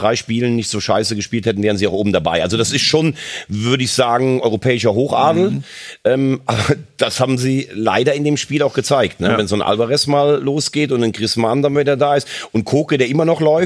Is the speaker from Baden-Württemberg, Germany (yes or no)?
no; North Rhine-Westphalia, Germany; man sagt ja bei uns in Nordrhein-Westfalen, was der Rheinländer verspricht, das räumt der Westfale weg.